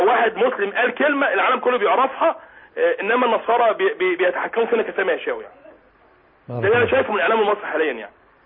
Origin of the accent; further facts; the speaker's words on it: Cairo, Cairo Governorate, Egypt; حضرتك أنا من القاهرة مصر يعني.